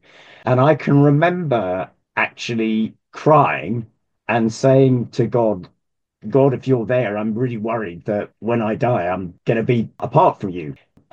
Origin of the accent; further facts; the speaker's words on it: Jersey; Yes, well, I come from Jersey in the Channel Islands. When I'm in America, of course, I have to say I'm from Old Jersey